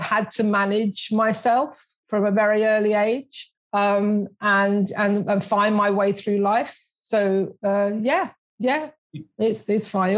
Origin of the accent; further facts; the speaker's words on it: London, United Kingdom; I grew up in South London. And my dad had a butcher shop, and said I was the youngest of quite a tribe of us.